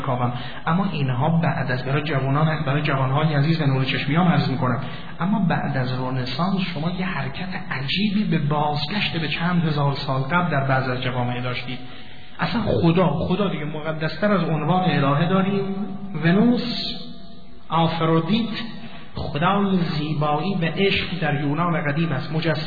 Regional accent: Iran; به عنوان یک ایرانی این قسمت رو عرض میکنم، به عنوان یک ایرانی مسلمان عرض میکنم

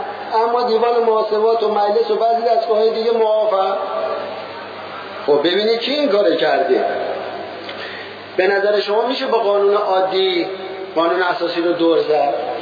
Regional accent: Iran; والا ما ایرانی هستیم، والا بلا ما ایرانی هستیم.

